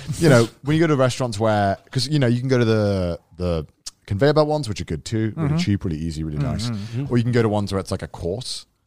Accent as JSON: {"language": "English", "country": "United Kingdom", "said": "As a British person, it is not."}